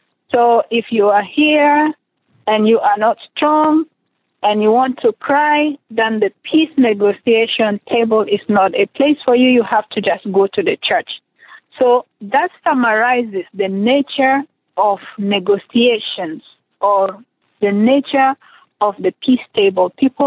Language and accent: English; Khartoum, Sudan; I think as many other South Sudanese, we were born and we grew up in conflict. And I grew up in Khartoum where I face discrimination because I'm coming from the South and because I'm a Christian